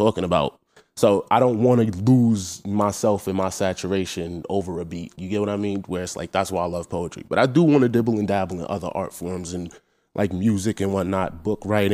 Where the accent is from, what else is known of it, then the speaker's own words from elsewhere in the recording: New York, United States; I was born and raised in New York